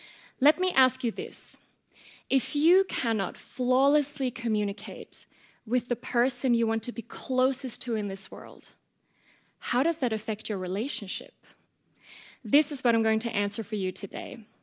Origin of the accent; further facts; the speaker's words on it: Austria; first language Austrian German; English is a second language; What I didn't tell you so far is that I'm from Austria, so my first language is Austrian German